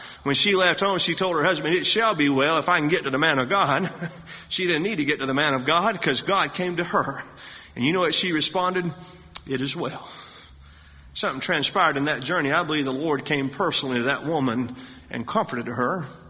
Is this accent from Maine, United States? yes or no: no; Texas, United States; also born or lived in Illinois; I come from West Texas. I do know what a drought is.